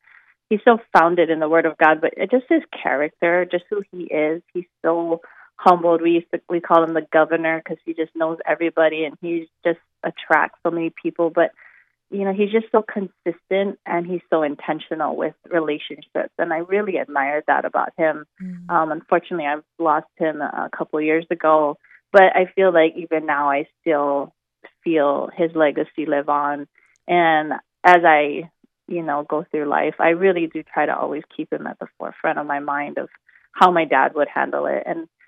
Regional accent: Hawaii Kai, Hawaii, United States; Yeah, so I'm a local girl born and raised in Hawaii, actually on the east side, Hawaii Kai.

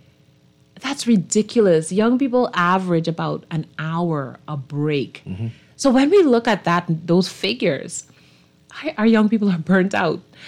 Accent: Eleuthera, Bahamas; we're growing up in Eleuthera, we didn't have a choice to be involved.

